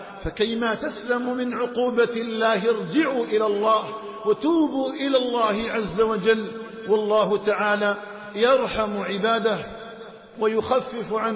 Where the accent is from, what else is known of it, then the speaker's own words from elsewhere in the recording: Algeria; اللهم اجعل بلدنا الجزائر آمنة مطمئنة وسائر بلاد المسلمين.